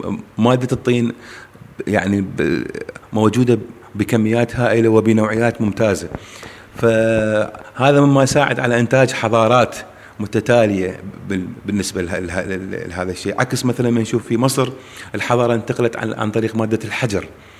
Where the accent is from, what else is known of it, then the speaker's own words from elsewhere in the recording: Iraq; فهذا الشيء إلى جذور يعني مغلى في القدم بالنسبة لنا كعراقيين يعني